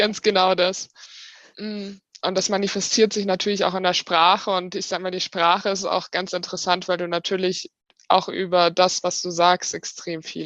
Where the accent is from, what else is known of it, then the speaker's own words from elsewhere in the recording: Lake Constance, Germany; now in Munich, Germany; ich bin 31 Jahre alt, bin Kommunikationstrainerin. Ursprünglich komme ich vom wunderschönen Bodensee, aber lebe jetzt bereits seit über 10 Jahren in München.